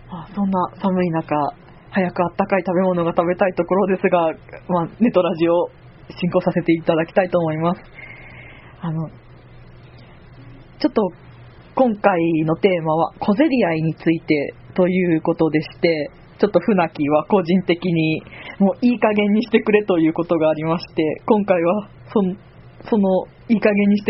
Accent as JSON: {"language": "Japanese", "region": "Hiroshima", "country": "Japan", "tie": "born or raised there", "lives_now": "Osaka, Japan", "said": "家族がかなり大阪出身の方が人がいるんですけども、私自身は広島生まれの広島育ちなんですよ。"}